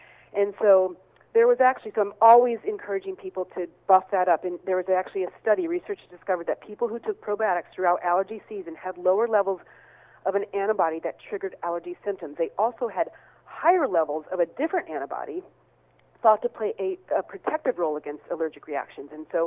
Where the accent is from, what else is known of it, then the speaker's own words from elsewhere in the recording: Midwest, United States; I mean, I have to tell you, I grew up in the Midwest, and I didn't know any better.